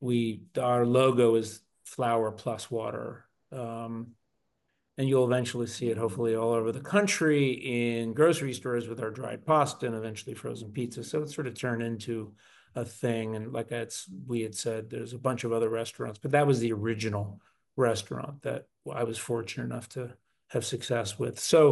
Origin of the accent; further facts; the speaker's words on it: New Jersey, United States; So I come from originally from New Jersey, right outside of Philadelphia. I'm an East Coast person and grew up, my brother and I, single mom.